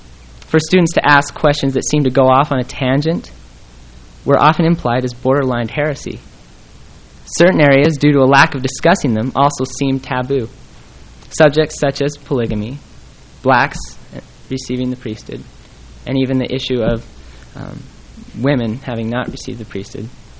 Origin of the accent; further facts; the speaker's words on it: Utah, United States; I suppose that growing up in Utah had some influence on my attitude